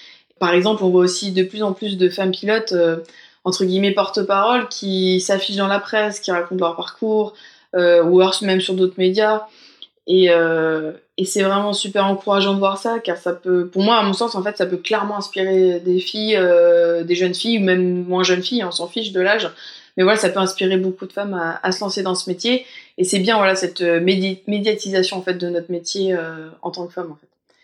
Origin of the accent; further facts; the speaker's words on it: France; Je suis pilote. Je suis française. Moi, je suis bilingue.